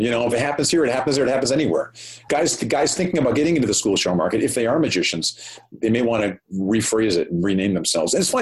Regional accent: Michigan, United States; Me? Michigan. Yeah. Suburban Detroit. Yeah, okay. Suburban Detroit

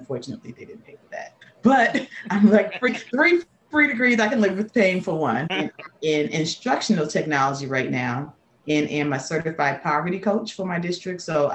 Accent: Brooklyn, New York, United States; I'm actually the daughter of Stephen. I am from Brooklyn, too, from Coney Island. I grew up in Coney Island.

